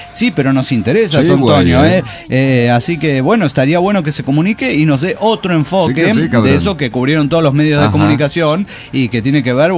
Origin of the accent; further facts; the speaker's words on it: Bermejo, Tarija, Bolivia; born there; now in Cochabamba, Bolivia; Y yo nací en Bermejo, Tarija, que es la frontera con Argentina. Ahora vivo en Cochabamba y trabajo en un hogar de niñas. Contarles que estoy preocupada por la edad que tengo, porque ya cumplí medio siglo de vida.